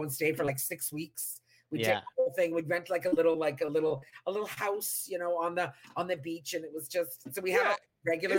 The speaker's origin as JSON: {"language": "English", "town": "Tillsonburg", "region": "Ontario", "country": "Canada", "tie": "born or raised there", "said": "so I grew up in Tillsonburg, like we mentioned, which is southwestern Ontario."}